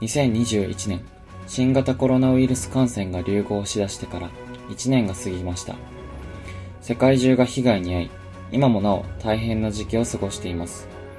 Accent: Tokushima, Japan; 2人は私が地元徳島にいた頃からの友人です。

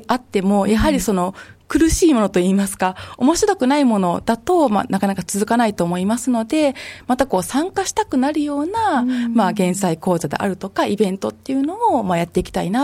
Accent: Kobe, Hyogo, Japan; now in Himeji, Japan; 実は私、今、姫路市に住んでるんですけども、もともと神戸市出身でして、子供の時に、阪神・淡路大震災に被災した経験がある

